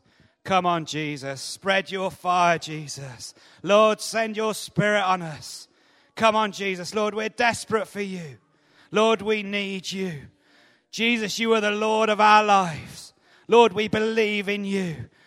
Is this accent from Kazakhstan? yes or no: no; United Kingdom; Maybe it's because we're British and we don't like crying out